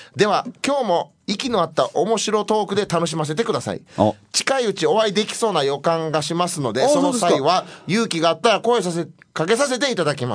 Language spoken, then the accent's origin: Japanese; Kansai, Japan; accent: Kansai; この今の1時間でも俺関西弁喋ってた回数少ないんじゃないですかね。